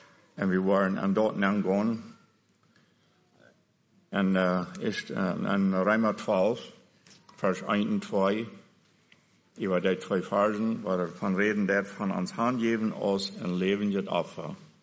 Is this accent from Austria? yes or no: no; Belize; also born or lived in Durango, Mexico / Mexico; Und geboren bin ich auch in Durango. Und mit 5 Jahren, der Mess saß, trug ich mal nach Belize. Und dann habe ich dort 7 Jahre gewohnt, in Belize. Und da sind meine Schuljahre da gewohnt.